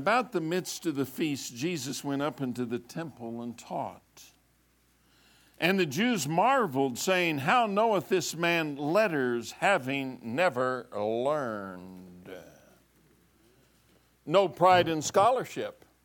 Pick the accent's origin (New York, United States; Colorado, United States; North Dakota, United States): Colorado, United States; Pueblo; an old steel mill town. I grew up in Pueblo.